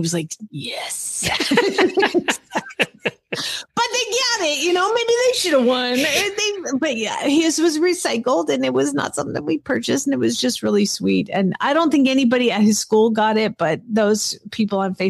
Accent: Atlanta, Georgia, United States; a lot of Air Force people, past people in Chad's life and in my life and people that I grew up with in Atlanta.

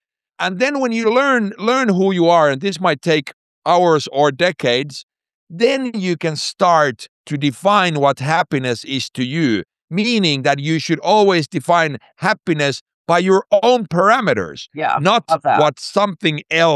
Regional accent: Finland; moved away; also born or lived in Mexico; I'm originally from Finland, but I've been living abroad or in Mexico, mostly Latin America, most of my life.

